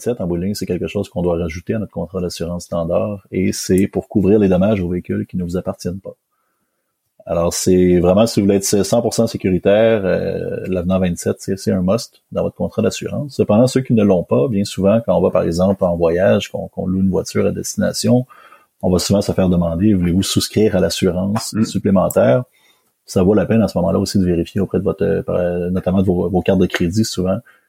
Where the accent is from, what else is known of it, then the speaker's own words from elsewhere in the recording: Montreal, Quebec, Canada; Alors, c'est moi-même, je suis Montréalais, j'ai un véhicule.